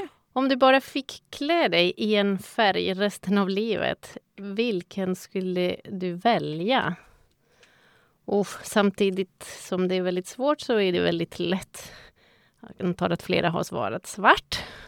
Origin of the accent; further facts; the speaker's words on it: Zaragoza, Aragon, Spain; Swedish is a second language; moved away as an adult; now in Åkersberga, Sweden; som sagt. Och jag är född i Spanien och uppvuxen. Flyttade till Sverige 98. Det kan ni räkna att jag har precis fyllt 50. Så jag har bott längre i Åkersberga, för jag flyttade direkt från min hemstad då, i Spanien